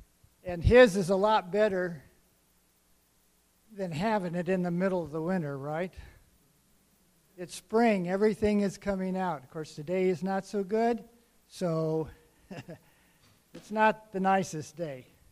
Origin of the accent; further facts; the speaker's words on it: Southern District, Israel; Oh, well, I'm from the South. The Negev. I'm from the Negev. South Israel.